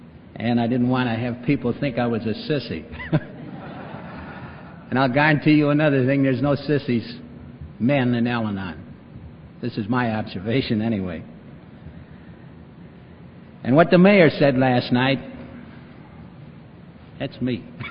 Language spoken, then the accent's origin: English; Chicago, Illinois, United States; I was born and raised in Chicago, attended the University of Chicago.